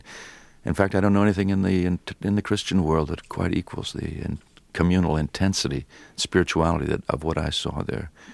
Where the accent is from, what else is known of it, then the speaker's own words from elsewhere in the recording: Ireland; No, but I'm Irish, and that's just about the same thing.